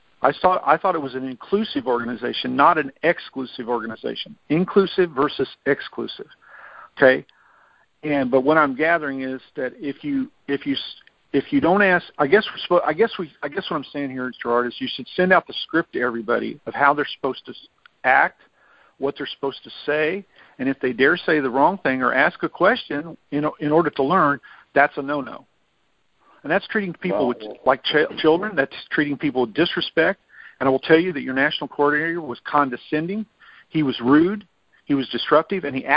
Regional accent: Missouri, United States; now in Pennsylvania, United States; I'm an American. I was born in Missouri, raised in Missouri.

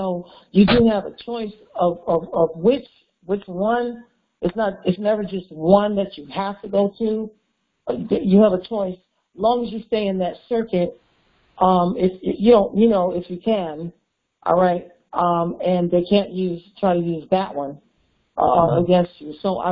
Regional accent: Connecticut, United States; Well, I'm from Connecticut originally, because I know you talk about Connecticut. I've been there all my life since I was like 4 years old.

